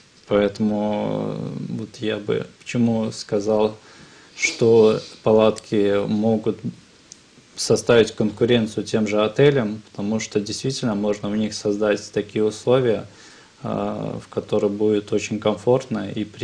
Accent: Velikiye Luki, Pskov Oblast, Russia; now in Saint Petersburg, Russia; Ну, а потом был переезд в Санкт-Петербург уже, родом я из Великих Луг.

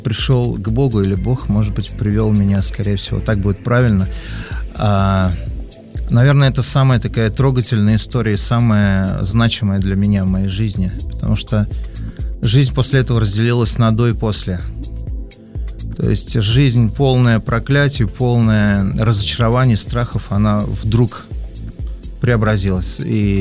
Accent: Kazan, Tatarstan, Russia; born there; Ну, я родился в Казани, был одним ребенком в семье.

